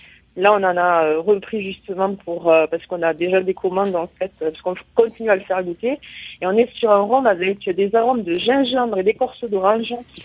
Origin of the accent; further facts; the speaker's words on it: United Kingdom; accent: English; Pardon de mon accent anglais, s'il vous plaît, merci.